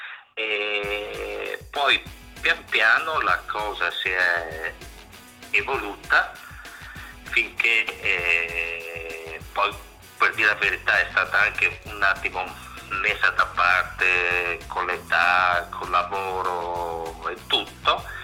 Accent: Udine, Friuli-Venezia Giulia, Italy; Allora, io sono di Udine.

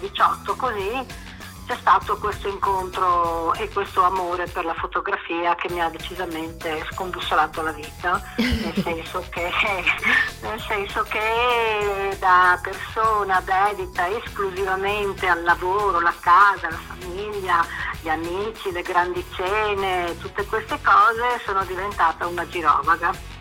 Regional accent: Friuli-Venezia Giulia, Italy; also born or lived in Canada; sono nata in Canada da genitori italiani, ho sempre vissuto in Friuli

